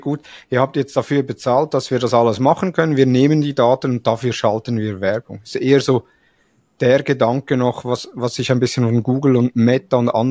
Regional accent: Switzerland; Eigentlich ähnlich wie bei uns in der Schweiz Twint

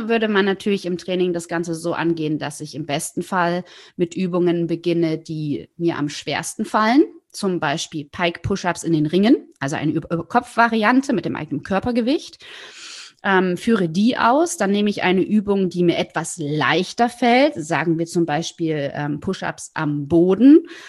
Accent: East Germany, Germany; Ich bin im Osten groß geworden, sorry. Ich habe nicht so geiles Englisch genossen.

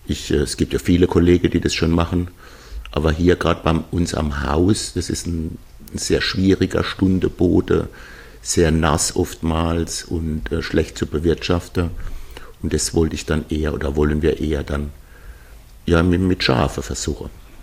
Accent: Böllenborn, Rhineland-Palatinate, Germany; Landwirtschaftsfamilie, bin mit Tieren groß geworden, wollte schon immer mal. Ich habe auch hier, muss ich dazu sagen, als ich herkam, habe ich aus Babelroth, wo ich herkomme, habe ich Ziegen mitgenommen.

